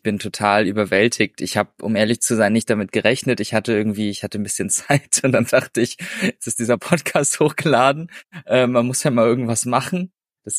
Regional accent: Dillenburg, Hesse, Germany; ich bin aus Hessen, ja, aus dem Dill-Kreis, aus Dillenburg Zentral. Ich weiß nicht, ist nicht so bekannt, Nordnassau, ein besonderes Fleckchen in Deutschland.

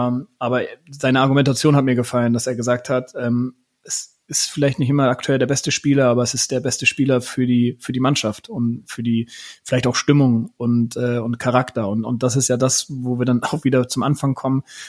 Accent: Hamburg, Germany; born there; Ich bin ja auch halber Deutscher, so ist es ja nicht.

